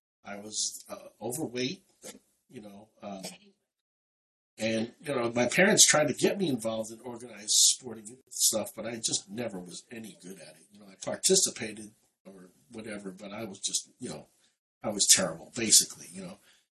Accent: New York City, New York, United States; I was born in Brooklyn, which is a borough in New York City, and I was raised and lived for the first, until my mid-teen years, in the same neighborhood, which was also in the borough of Queens.

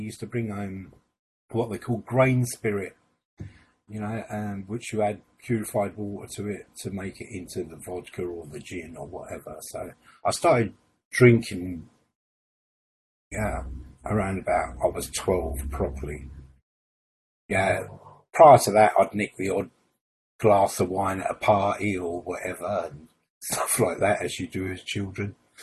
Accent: Glasgow, Scotland, United Kingdom; born there; I'm the eldest of six. I was born in Glasgow.

